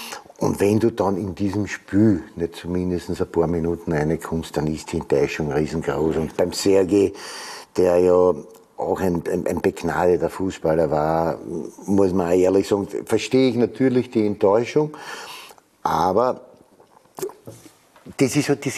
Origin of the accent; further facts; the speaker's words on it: Vienna, Austria; als Wiener haben wir sich ja 2 Jahre lang häkeln lassen müssen von den Salzburger